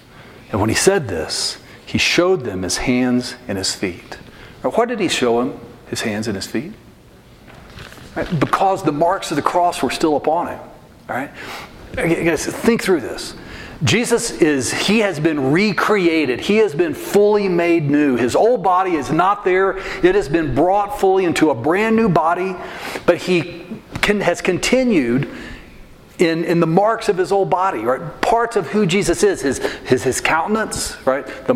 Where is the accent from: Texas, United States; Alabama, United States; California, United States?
Texas, United States; Said, you know, sometimes growing up in Texas